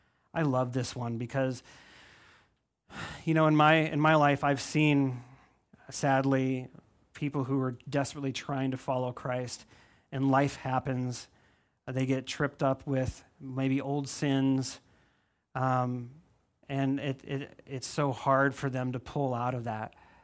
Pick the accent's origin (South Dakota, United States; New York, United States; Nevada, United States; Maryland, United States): South Dakota, United States; I think of when I was young, growing up in South Dakota, you couldn't hunt on the refuge, right?